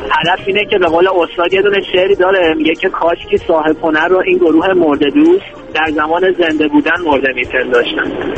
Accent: Isfahan, Iran; من روی شهرم که اصفهان هست خیلی تعصب دارم و شهرمو دوست دارم. همیشه هم افتخار کردم که بچه اصفهان هستم.

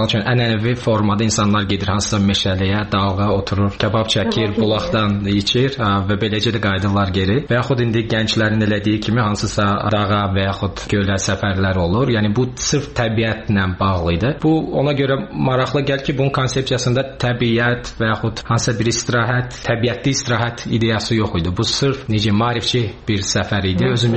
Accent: Shusha, Shusha District, Azerbaijan; born there; moved away; Şuşada doğulmuşam. 92'nin sonundan bura köçmüşük. Məcburi köçkünəm.

